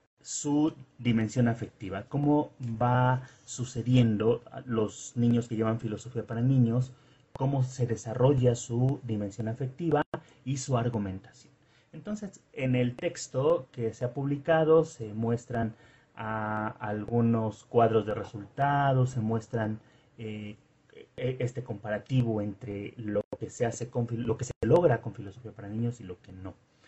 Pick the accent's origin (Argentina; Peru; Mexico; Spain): Mexico; soy de México.